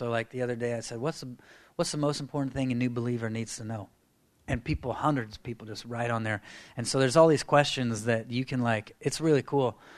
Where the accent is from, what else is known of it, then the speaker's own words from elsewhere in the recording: California, United States; So I'm from California, and I work at Bethel Church in Redding.